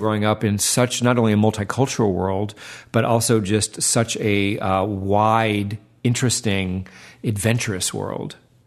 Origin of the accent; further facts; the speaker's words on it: Midwest, United States; When I grew up, you know, we had like meat and potatoes, and I grew up in the Midwest. It was pretty straightforward and pretty kind of, you know, 60s-ish.